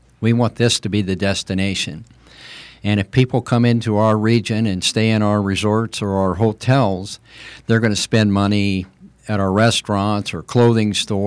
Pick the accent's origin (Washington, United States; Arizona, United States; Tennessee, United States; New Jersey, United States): Arizona, United States; Tucson; I love the city of Tucson. I'm a native here. I was born in St. Mary's Hospital. I love Tucson.